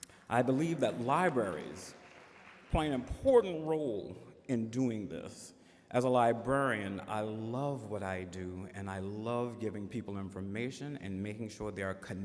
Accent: the South, United States; As a Southerner, I know how important that is to not be in the front or between people and their food.

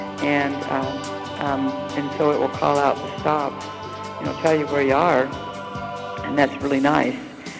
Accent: Seattle, Washington, United States; I'm from Seattle, Washington.

